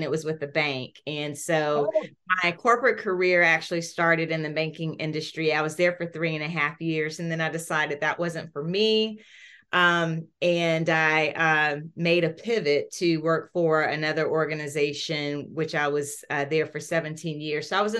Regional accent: Columbia, South Carolina, United States; I'm actually originally from Columbia, South Carolina, born and raised there. And when I graduated from high school, I actually wanted to get as far away from home as I possibly could.

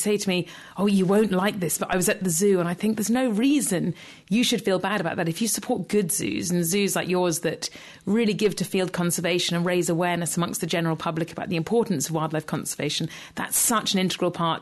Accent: South West England, United Kingdom; So I'm from Devon.

